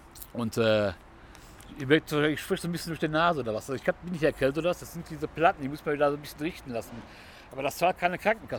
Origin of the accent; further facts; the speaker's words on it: North Rhine-Westphalia, Germany; Ich sag so, NRW, kleine Stadt.